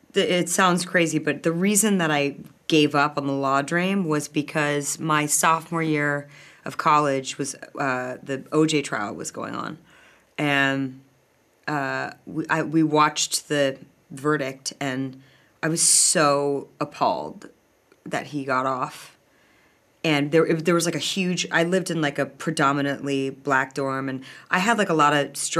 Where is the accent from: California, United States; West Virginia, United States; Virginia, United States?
California, United States; Los Angeles; I went to a private school, and yes, I grew up in Bel Air